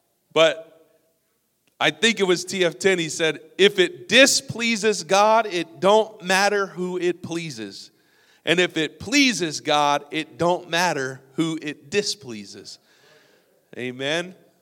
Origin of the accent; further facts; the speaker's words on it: Las Vegas, Nevada, United States; I grew up in Las Vegas. You know, we had … all that stuff.